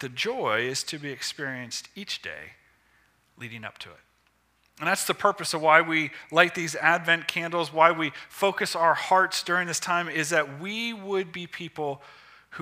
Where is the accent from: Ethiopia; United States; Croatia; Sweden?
United States; Youngstown, Ohio; we would get the Youngstown Vindicator where I grew up outside of Youngstown, Ohio.